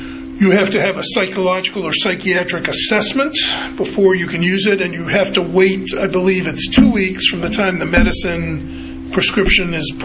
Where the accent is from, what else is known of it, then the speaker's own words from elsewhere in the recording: Massachusetts, United States; I'm from Massachusetts. I understand the state somewhat. My parents are still there. My sisters all live there.